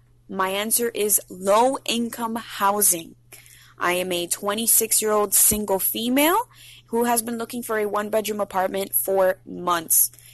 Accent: Miami, Florida, United States; I am from Miami, Kendall to be specific.

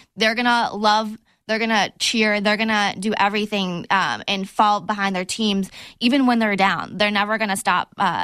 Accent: Boston, Massachusetts, United States; accent: Boston; I'm from Boston, born and raised.

